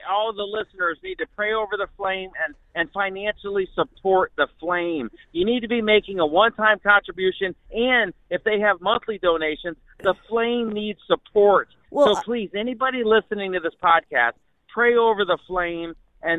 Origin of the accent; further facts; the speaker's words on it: Dublin, Ohio, United States; is from Dublin, Ohio, just outside of Columbus. And I love my home state.